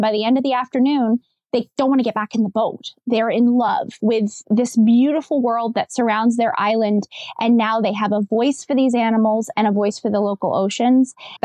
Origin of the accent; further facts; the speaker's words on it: Maine, United States; And I grew up in Maine, and we used to spend a lot of time going to the beach.